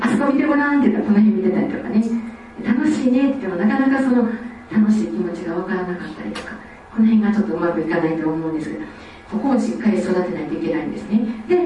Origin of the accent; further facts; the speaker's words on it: Osaka, Japan; なんかこっちで私大阪から来た時に